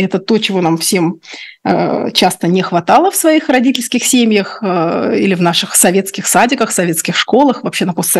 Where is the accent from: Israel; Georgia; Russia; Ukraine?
Russia; born there; я человек, который родилась в России, я не очень погружена в глубины, да, этого конфликта